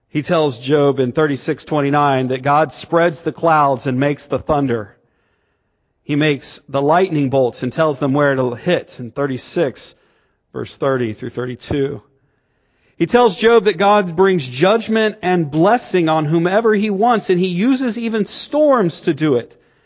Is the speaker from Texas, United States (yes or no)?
no; Florida, United States; I grew up in Florida. I grew up around an incredible amount of lightning.